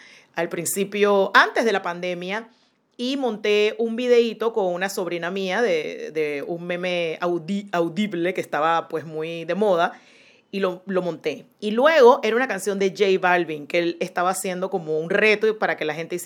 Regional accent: Panama; en mi país, en Panamá, vimos algunas personas en puestos públicos

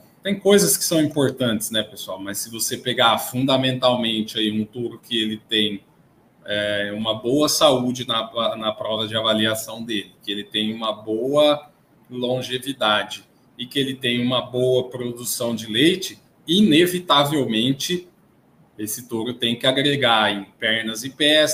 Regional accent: Araçatuba, São Paulo, Brazil; Eu nasci e cresci em Araçatuba, então todo mundo conhece lá como a terra do boi gordo.

